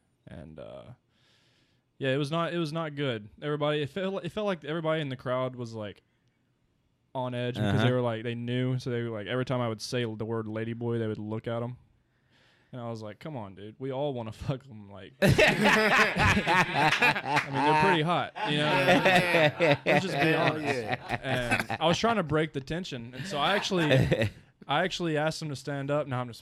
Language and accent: English; Coleman, Alabama, United States; I'm actually from Coleman, Alabama. I don't say this a lot. Okay. I was actually from Coleman. It's not the greatest place to rep, you know, because...